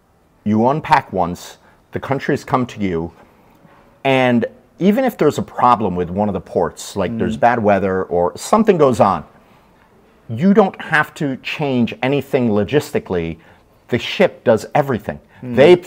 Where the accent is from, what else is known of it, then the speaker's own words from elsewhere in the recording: Fort Lauderdale, Florida, United States; And so I grew up in Fort Lauderdale, and I grew up cruising, so I know the type of travel